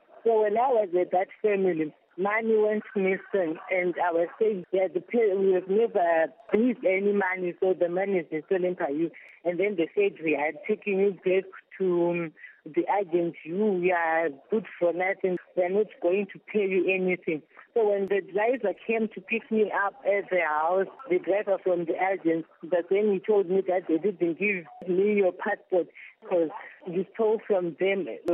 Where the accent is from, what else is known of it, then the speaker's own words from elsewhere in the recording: Zimbabwe; now in Kuwait; I came from Zimbabwe to Kuwait.